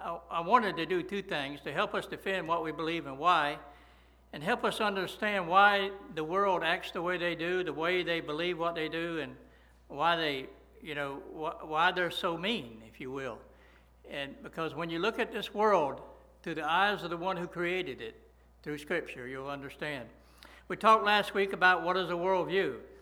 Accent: Pavo, Georgia, United States; so I am from Pavo

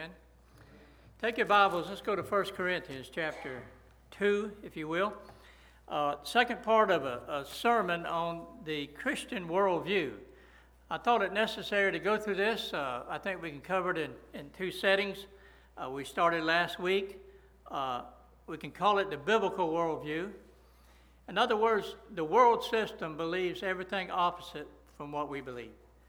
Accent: Pavo, Georgia, United States; so I am from Pavo

